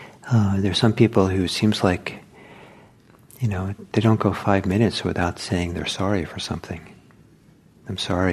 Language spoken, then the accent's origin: English; Norway; So the culture I grew up in was in Norway, Norwegian culture